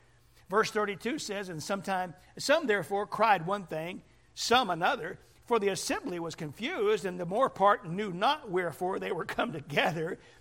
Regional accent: Huntsville, Alabama, United States; I said, well, from the Huntsville area.

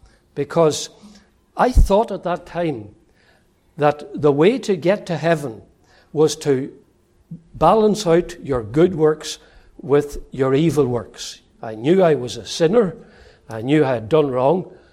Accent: Northern Ireland, United Kingdom; born there; I was born in Northern Ireland. It is the best country in the world, in case you didn't know. And I was born there in 1947, and that makes me 71.

